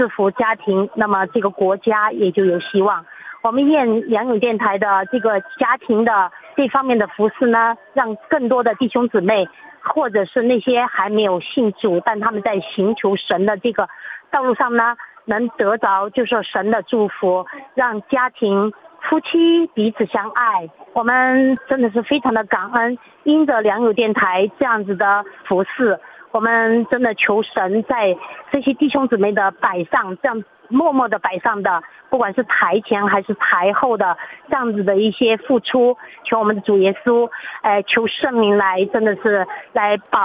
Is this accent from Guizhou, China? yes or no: yes; Guizhou, China; 我是贵州的霸姊妹